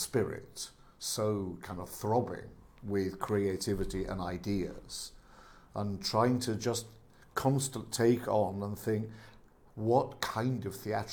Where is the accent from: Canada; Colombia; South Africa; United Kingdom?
United Kingdom; North West England; Grew up on Merseyside at a great moment